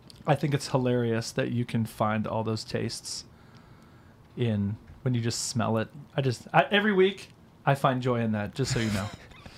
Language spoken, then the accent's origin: English; Kingwood, Texas, United States; I grew up in the Houston suburb of Kingwood, Texas.